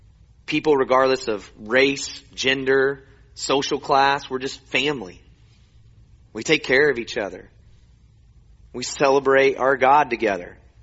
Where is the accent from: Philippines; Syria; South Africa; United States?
United States; Oklahoma; also born or lived in Houston, United States; Born in Houston, raised in Oklahoma. I'm an Oklahoma boy. That's my home.